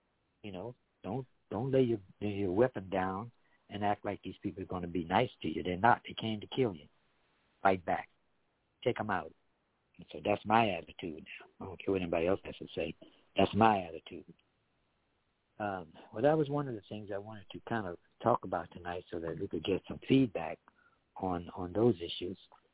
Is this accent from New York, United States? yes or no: no; Washington, District of Columbia, United States; This is my hometown. My home church, the church that I was born and raised in, the church that my brother was a pastor of and my entire family went to in Washington, D.C., New Bethel Baptist Church.